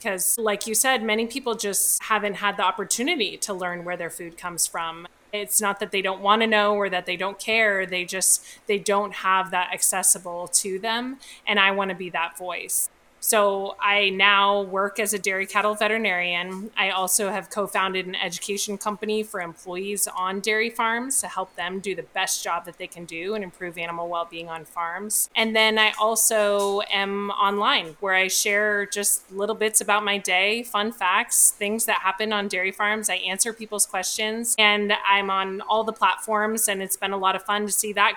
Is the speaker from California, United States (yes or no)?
yes; California, United States; moved away as an adult; I grew up in Alameda County, so very close to where you are. And I went to college and veterinary school at UC Davis, which is up near Sacramento. Love California.